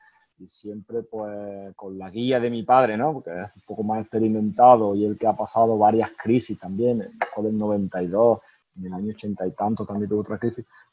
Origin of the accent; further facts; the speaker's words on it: Spain; sus grandes planes como buenos españoles que somos y disfrutones.